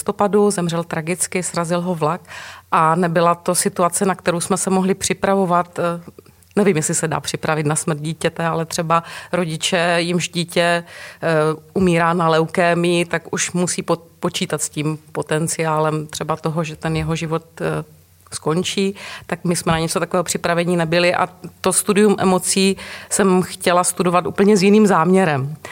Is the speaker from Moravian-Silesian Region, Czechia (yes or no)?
no; South Moravian Region, Czechia; My jsme oba z Moravského Krasu